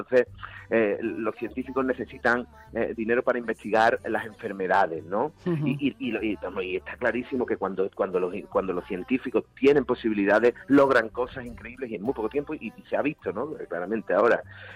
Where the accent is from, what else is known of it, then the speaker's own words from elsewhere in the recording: Seville, Andalusia, Spain; yo soy sevillano